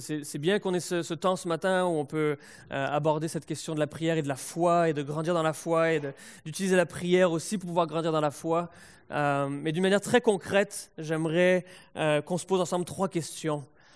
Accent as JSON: {"language": "French", "country": "France", "tie": "born or raised there", "said": "j'ai grandi en France"}